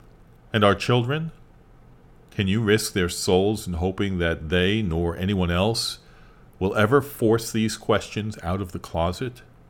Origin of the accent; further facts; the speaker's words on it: New York, United States; And I'm from New York, originally, so trust is not easily given away.